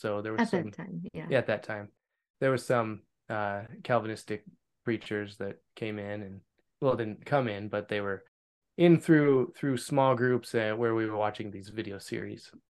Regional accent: Wisconsin, United States; I came from Wisconsin. Stephanie's from Michigan.

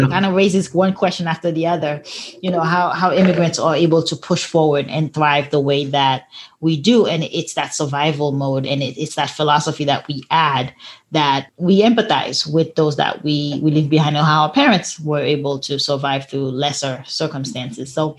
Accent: Haiti; I'm an immigrant myself. I'm from Haiti.

